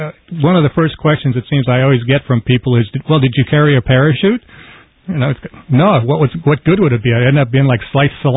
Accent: New York, United States; I grew up in New York, and my first ride on a helicopter

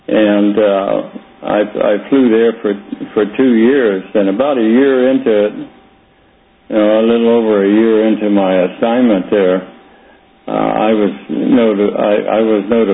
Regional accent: Copley, Ohio, United States; born there; Yes, and I was born in Copley, Ohio, which is in the same league as Hudson was, a little town outside of Akron, between Akron and Cleveland, Ohio.

